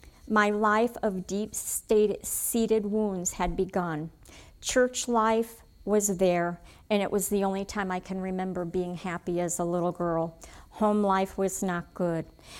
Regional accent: Dyer, Tennessee, United States; born there; moved away; I was born in Dyer, Tennessee to a mother and father who grew up in godly homes.

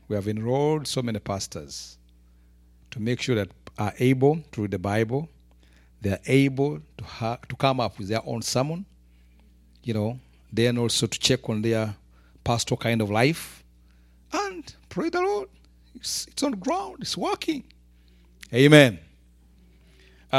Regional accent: Uganda; English is a second language; I come from Uganda, Africa. And he visited Uganda at one time.

